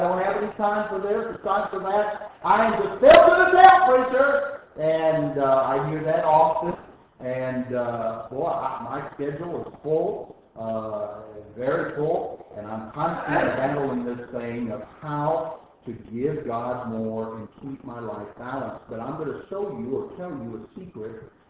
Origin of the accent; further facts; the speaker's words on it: United States; I'm glad I am an American.